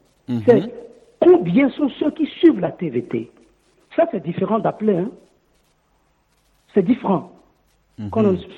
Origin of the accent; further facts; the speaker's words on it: Togo; moi je suis Togolais, je suis fier d'être Togolais.